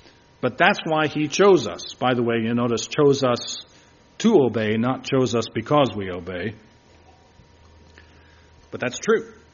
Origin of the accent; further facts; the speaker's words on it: New Jersey, United States; also born or lived in Columbia, South Carolina / Houston, Texas; But I grew up in New Jersey, went to school and worked in Columbia, South Carolina, did 5 years of mission and Christian school work in Houston, Texas